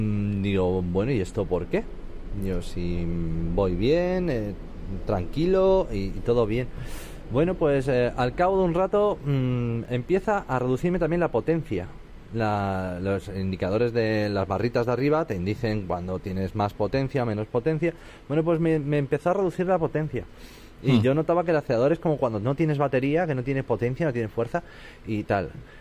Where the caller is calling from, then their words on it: Navalcarnero, Community of Madrid, Spain; de Navalcarnero.